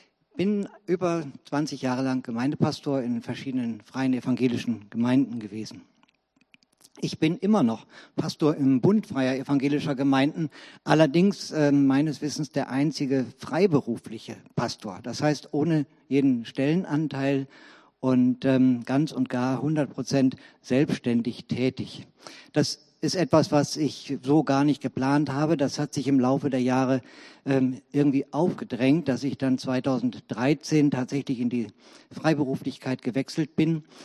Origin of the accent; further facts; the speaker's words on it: Essen, North Rhine-Westphalia, Germany; now in Leverkusen, Germany; Ja, ich lebe mittlerweile seit 1998 schon in Leverkusen, bin aber eigentlich ein Kind des Ruhrgebiets. Ich bin vom vierten Lebensjahr an in Essen größtenteils aufgewachsen und habe dann später auch mal in Wattenscheid gewohnt